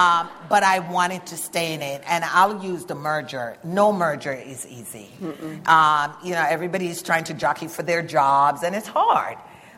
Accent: Jamaica; which as a Jamaican, sometimes we don't pronounce our H's.

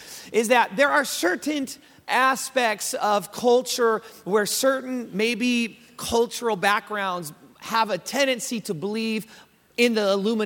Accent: California, United States; I grew up in the Bay of San Francisco, really close to Oakland.

